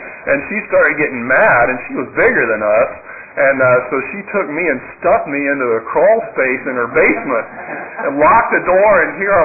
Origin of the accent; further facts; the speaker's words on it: Birmingham, Alabama, United States; When I was a little boy growing up in Birmingham, Alabama, my brother and I would sometimes go play at neighbors' houses.